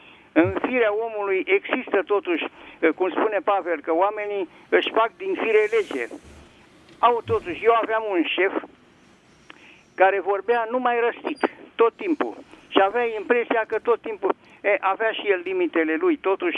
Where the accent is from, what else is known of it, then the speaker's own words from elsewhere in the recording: Bucharest, Romania; sunt din București.